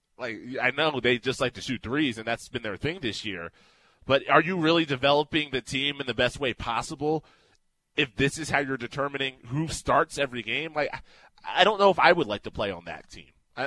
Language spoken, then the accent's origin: English; Albuquerque, New Mexico, United States; I'm from Albuquerque.